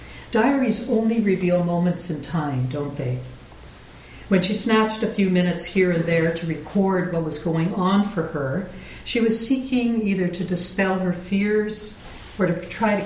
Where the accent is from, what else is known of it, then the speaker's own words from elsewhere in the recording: Ontario, Canada; We grew up in the Niagara region, and my family lived here in the Fraser Valley